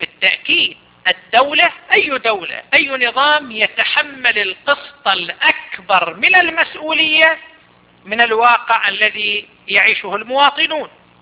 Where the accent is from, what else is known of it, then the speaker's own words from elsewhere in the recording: Saudi Arabia; مثلا عندنا في السعودية، سنة 2005